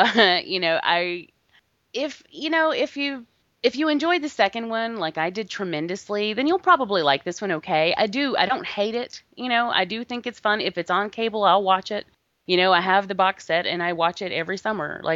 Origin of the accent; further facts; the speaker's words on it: Atlanta, Georgia, United States; well, I'm from Atlanta